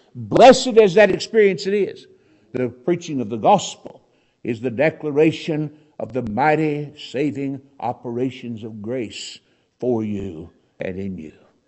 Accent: North Carolina, United States; I was down in North Wilkesboro, North Carolina, near my hometown

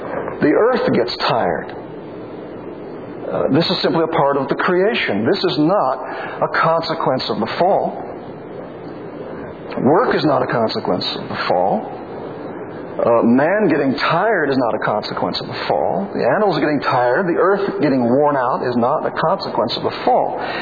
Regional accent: Illinois, United States; I was raised in Illinois.

